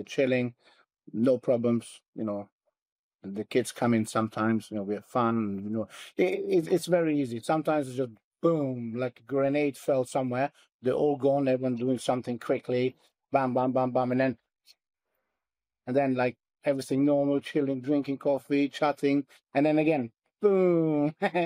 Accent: Bosnia & Herzegovina; moved away as an adult; also born or lived in Germany; now in United Kingdom; So I was born basically in Bosnia. I went to Germany as a kid. I came back as a junior, just about 2 years before military

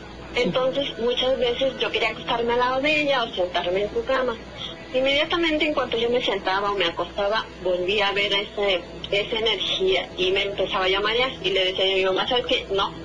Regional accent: Hidalgo, Mexico; yo soy de Hidalgo.

